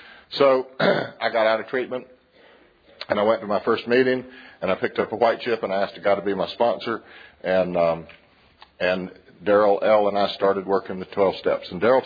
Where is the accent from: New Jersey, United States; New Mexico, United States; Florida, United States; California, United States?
Florida, United States; Perry; And I grew up in the First Presbyterian Church in a little town called Perry, Florida.